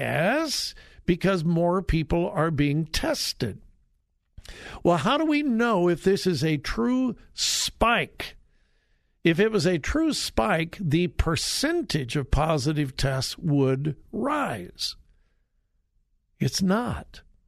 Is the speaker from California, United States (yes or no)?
yes; California, United States; Sometimes I'm almost embarrassed to admit that I was born and raised in California.